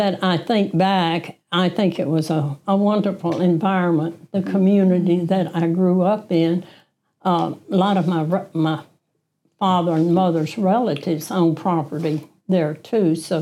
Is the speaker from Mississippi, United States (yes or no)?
yes; Mississippi, United States; I was from Sumpah County, Mississippi, which is down in the Delta. I have a rural background.